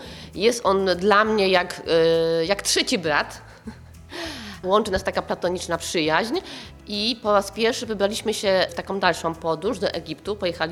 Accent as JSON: {"language": "Polish", "town": "Kiełpino", "region": "Pomeranian Voivodeship", "country": "Poland", "tie": "born there", "said": "Urodziłam się w Kiełpinie Kałtuskim i w okolicznych miejscowościach mieszka moja rodzina."}